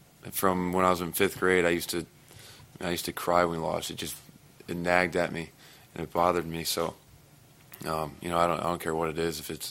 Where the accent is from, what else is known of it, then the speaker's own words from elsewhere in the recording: Fort Wayne, Indiana, United States; Yes, I'm from Fort Wayne.